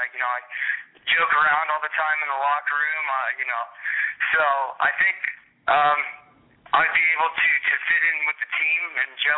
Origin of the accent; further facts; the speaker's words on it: Kansas, United States; Well, I grew up in Kansas, and, I was a big basketball player and enjoyed playing basketball.